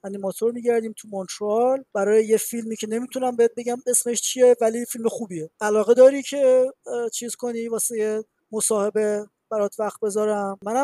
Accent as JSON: {"language": "Persian", "country": "Iran", "said": "ولی من از ایرانم، یکم شرایط ویزا و اینا واسه ما سخته"}